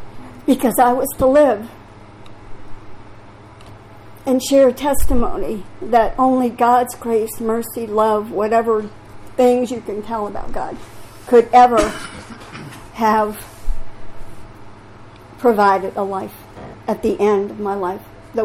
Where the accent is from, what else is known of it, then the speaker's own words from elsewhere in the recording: Orlando, Florida, United States; born there; I was born in July 1945 in Orlando, Florida. My dad was in the military.